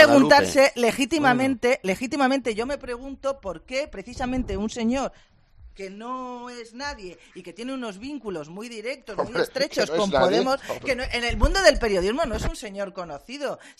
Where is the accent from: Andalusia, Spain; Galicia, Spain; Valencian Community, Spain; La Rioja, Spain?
Valencian Community, Spain; las personas que somos de la Comunidad Valenciana